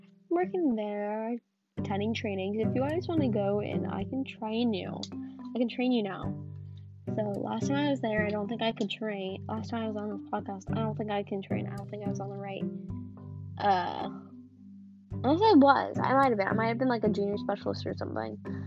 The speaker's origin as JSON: {"language": "English", "country": "Australia", "said": "I'm not even American. I'm Australian."}